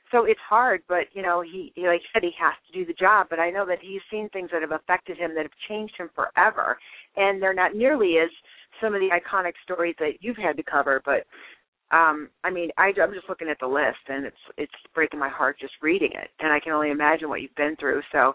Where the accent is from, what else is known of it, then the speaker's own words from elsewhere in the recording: Cleveland, Ohio, United States; accent: Cleveland; my Cleveland accent.